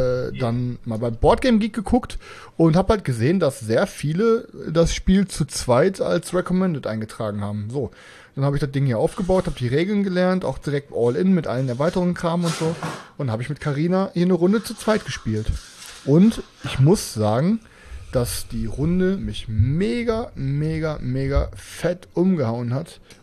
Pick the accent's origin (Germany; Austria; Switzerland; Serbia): Germany; North Rhine-Westphalia; Ja, ich komme aus dem Pott